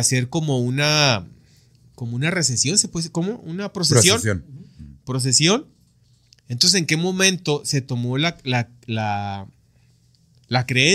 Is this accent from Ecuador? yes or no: no; Mexico; ¿De qué no nos burlamos los mexicanos?